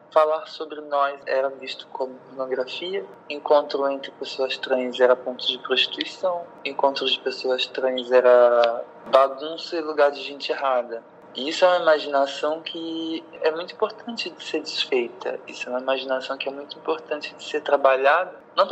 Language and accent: Portuguese; Itaboraí, Rio de Janeiro, Brazil; do Brasil, de Itaboraí, de onde eu vim